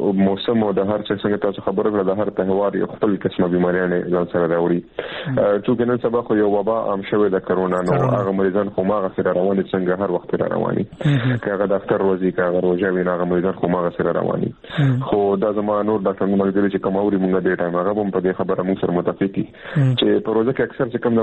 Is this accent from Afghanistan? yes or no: no; Peshawar, Khyber Pakhtunkhwa, Pakistan; زه بالکل خپل ځاني زه د پېښور یم